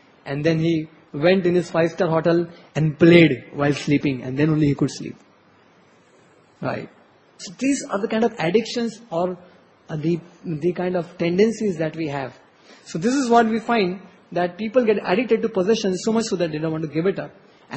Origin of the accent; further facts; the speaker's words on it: India; I'm a patriotic, I'm an Indian, I'm a very, very loyal citizen of this nation.